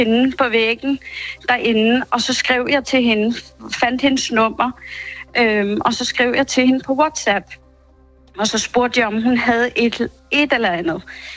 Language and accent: Danish; Reykjavik, Capital Region, Iceland; now in Denmark; jeg er født og opvokset i Reykjavik. Men har familie sådan halvanden time væk fra Vik.